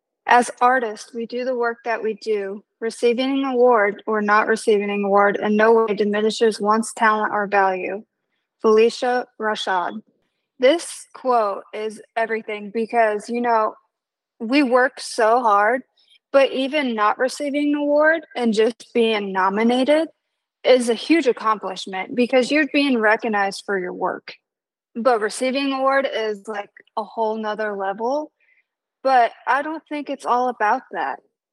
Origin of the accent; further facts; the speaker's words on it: Peoria, Illinois, United States; moved away as an adult; now in Nashville, United States; So I am originally from Peoria, Illinois. I moved to Nashville when I was 20 to pursue my music career.